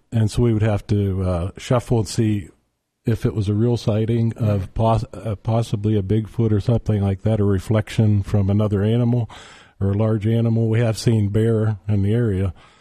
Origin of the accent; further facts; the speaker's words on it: Martins Ferry, Ohio, United States; I grew up in Martins Ferry, and outside of Martins Ferry, there's a myth that could be an urban legend